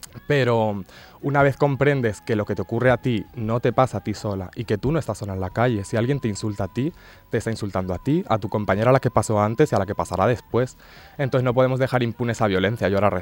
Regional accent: Albacete, Castilla-La Mancha, Spain; Yo soy de Albacete, sí. Lugar hostil, ¿verdad?

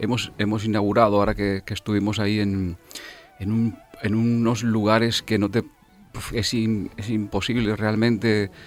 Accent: Colombia; born there; yo nací en Colombia y en Sudamérica y había visto pobreza y había visto miseria

